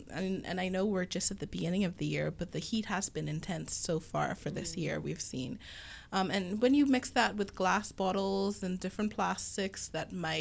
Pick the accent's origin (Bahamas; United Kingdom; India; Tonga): Bahamas; Freeport, Grand Bahama; I know growing up in Freeport, Grand Bahama, we often had forest fires.